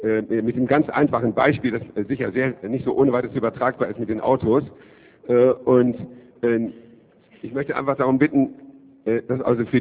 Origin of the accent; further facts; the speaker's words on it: Gatow, Berlin, Germany; Ich komme aus Gatow